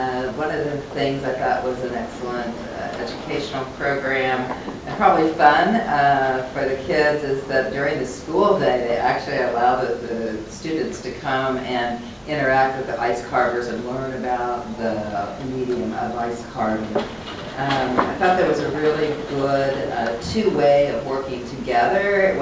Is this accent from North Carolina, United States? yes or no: no; Anderson, Indiana, United States; I'm the director at the Anderson Museum of Art. I'm from Anderson.